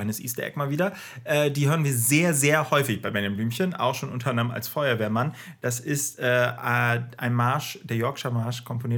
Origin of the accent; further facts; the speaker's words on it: Kempen, North Rhine-Westphalia, Germany; bei uns aus meiner Heimatstadt Kempen am Niederrhein